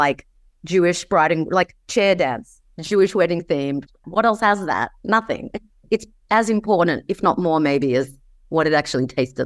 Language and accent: English; Australia; I grew up in Australia.